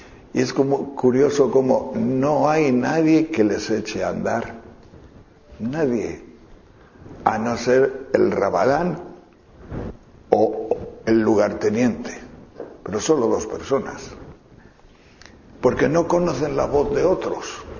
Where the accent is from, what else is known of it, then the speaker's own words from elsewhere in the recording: Castile and León, Spain; Pero mi pueblo es un pueblo de pastores, pero de esos que bajan a Extremadura, Trashumancia, que están 6 meses en León y otros 6 meses cuando las nieves no están allí, están abajo, estaban.